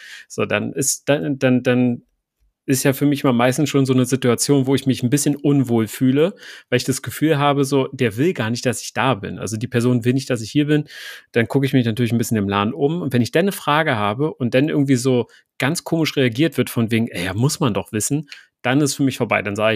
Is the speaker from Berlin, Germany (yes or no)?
yes; Berlin, Germany; Also ich komme aus dem Osten von Berlin, also Biesdorf, das ist Marzahn-Hellersdorf, so die südliche Ecke davon.